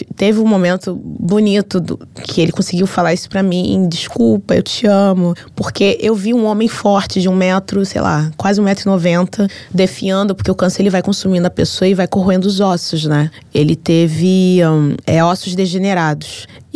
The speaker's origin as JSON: {"language": "Portuguese", "country": "Brazil", "accent": "Brazilian", "said": "Eu não sou italiana, sou brasileira e eu preciso saber a verdade."}